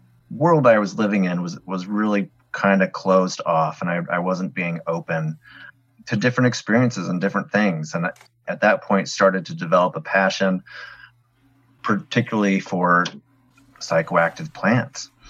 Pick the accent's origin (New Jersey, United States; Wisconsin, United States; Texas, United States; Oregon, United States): Oregon, United States; Fortunately, I grew up outside Portland, and we had this wonderful bookstore called Powell's. Anybody from the Portland area will know what I'm talking about.